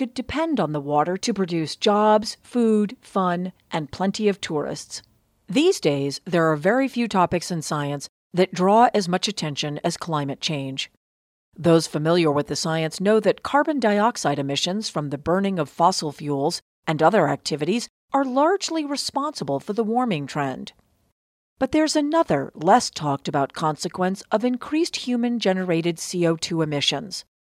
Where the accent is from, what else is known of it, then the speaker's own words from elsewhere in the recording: Cape Cod, Massachusetts, United States; I grew up on Cape Cod and spent a whole lot of time in, on, and by the water.